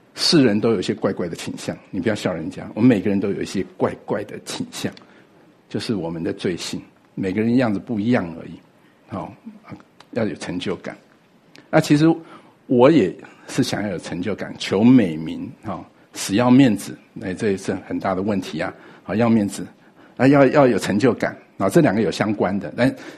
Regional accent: Taiwan; 我们从台湾来看他好多年没见面了

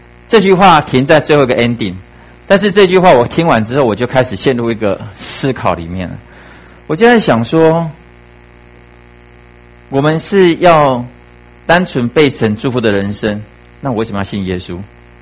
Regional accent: Kaohsiung, Taiwan; 我是家里的老幺，我们家在高雄，我是南部长大的孩子哦。

